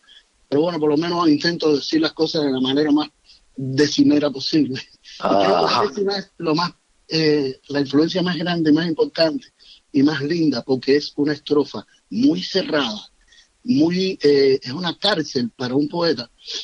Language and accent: Spanish; Matanzas, Cuba; En Matanzas, yo nací en Matanzas, en lo que se llama la ciudad de Matanzas